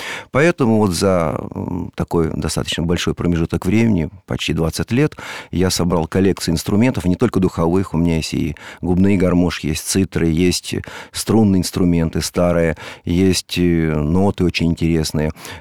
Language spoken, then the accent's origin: Russian; Stary Oskol, Belgorod Oblast, Russia; born there; Я родился в Старомосколе, это маленький город, относительно маленький